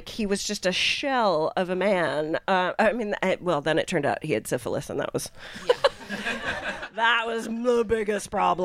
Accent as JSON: {"language": "English", "country": "United Kingdom", "said": "Oh, I'm British, I can enunciate."}